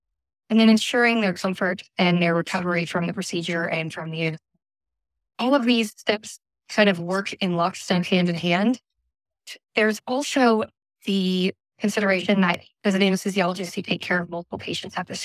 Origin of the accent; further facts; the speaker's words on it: Louisiana, United States; Yeah, I grew up in Louisiana, and I went to undergraduate at Auburn to major in engineering.